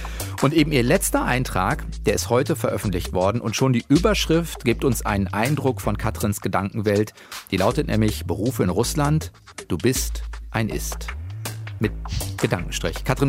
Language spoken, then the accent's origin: German; Dortmund, North Rhine-Westphalia, Germany; währenddessen ich ja zu meiner Heimatstadt, also dann tatsächlich zu Dortmund gehöre.